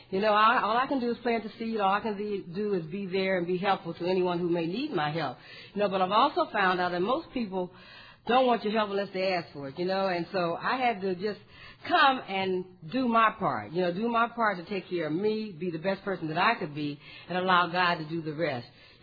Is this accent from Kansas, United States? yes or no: no; Columbus, Ohio, United States; from Columbus, Ohio, and very glad to be a part of this.